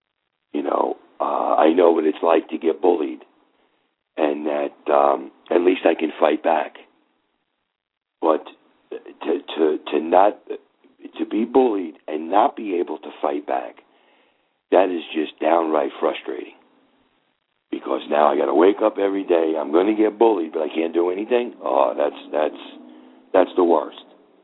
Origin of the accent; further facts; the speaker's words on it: United States; I'm an American. I'm a father.